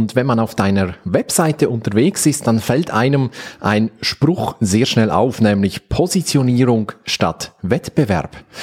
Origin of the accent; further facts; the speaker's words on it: Valais, Switzerland; ich bin ursprünglich aus dem Wallis. Das verstehen jetzt vielleicht nur die Schweizer